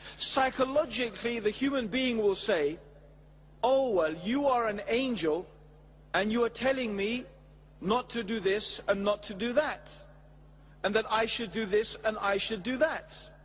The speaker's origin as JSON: {"language": "English", "country": "Tanzania", "tie": "born there", "said": "I was born in Tanzania, but I suppose I'm a native in a sense. My ancestors came forth for many generations from that land."}